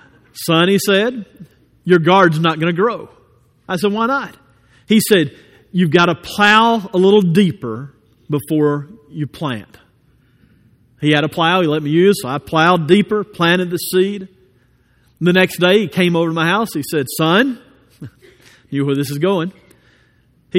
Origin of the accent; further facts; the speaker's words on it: Birmingham, Alabama, United States; I grew up in Birmingham, Alabama.